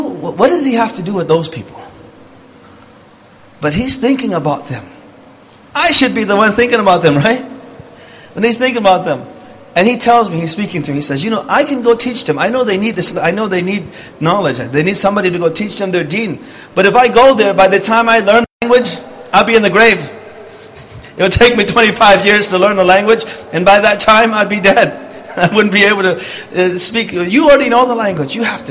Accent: United States; I didn't know. I grew up in America, you know.

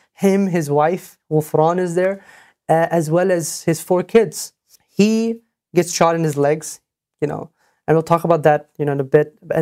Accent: St. Louis, Missouri, United States; also born or lived in Portland, Oregon; We were born in Portland, Oregon. Okay. Our heritage, you know, our family's from India. We grew up in St. Louis, Missouri, you know, okay.

